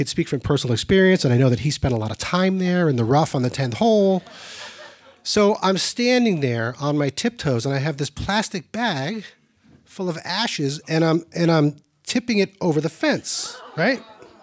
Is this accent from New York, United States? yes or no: no; Easthampton, Massachusetts, United States; from East Hampton, and this is my story, A Family Reunion.